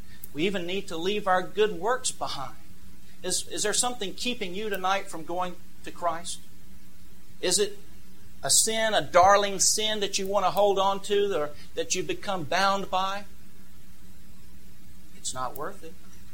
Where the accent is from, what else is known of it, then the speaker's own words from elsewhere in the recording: the South, United States; I was raised in the South and went to church most every Sunday.